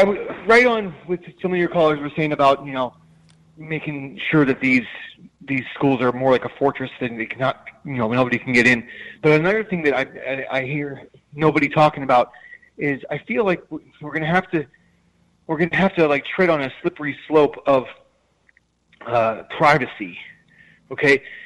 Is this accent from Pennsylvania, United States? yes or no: yes; Hazleton, Pennsylvania, United States; Teachers, I'm from Hazleton, okay? I'm sure you've heard of the Hazleton School District.